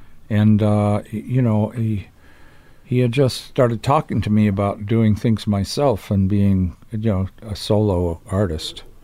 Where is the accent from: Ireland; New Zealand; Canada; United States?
Canada; born or raised there; also born or lived in Winnipeg / Toronto